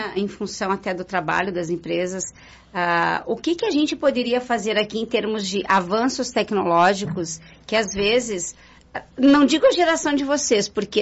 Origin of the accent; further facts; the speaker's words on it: Brazil; A gente, como brasileiro, que ainda é um país em desenvolvimento, espero que um dia se desenvolva, mas nesse sentido nos causa orgulho, né?